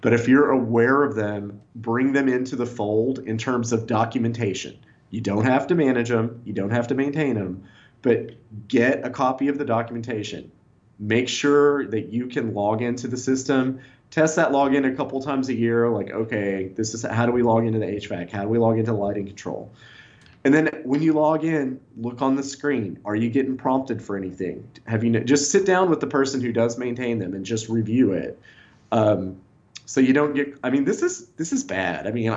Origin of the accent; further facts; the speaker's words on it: Kentucky, United States; where I grew up in Kentucky